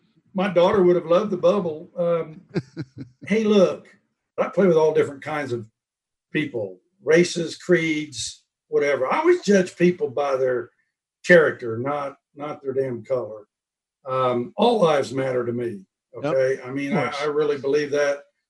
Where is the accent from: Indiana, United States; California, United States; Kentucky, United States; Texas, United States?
Indiana, United States; And growing up in Indiana, I also recruited the guy that ran, you know, IRL racing.